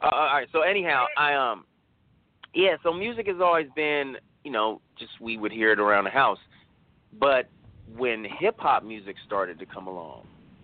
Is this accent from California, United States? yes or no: yes; San Francisco, California, United States; I mean, I'm from San Francisco, actually.